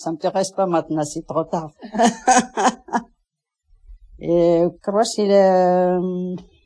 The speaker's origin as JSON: {"language": "French", "region": "Kabylie", "country": "Algeria", "lives_now": "France", "said": "Ouais. Je suis Kabyle, la petite Kabylie."}